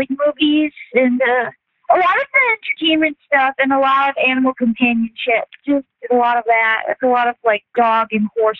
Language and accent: English; Christiana, Delaware, United States; born there; now in Oxford, United States; I was born in Christiana Hospital in Christiana, Delaware. I live in Oxford, Pennsylvania, so I'm very, I live in a very close tri-state area, so Maryland is about 10 minutes away from where I live. Delaware is about 20, 30 minutes away from where I live.